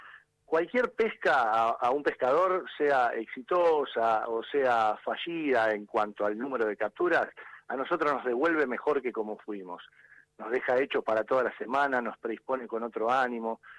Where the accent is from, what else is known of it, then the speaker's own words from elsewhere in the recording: Buenos Aires, Argentina; nuestra identidad ribereña como porteños, ¿no? Los que vivimos en la ciudad de Buenos Aires.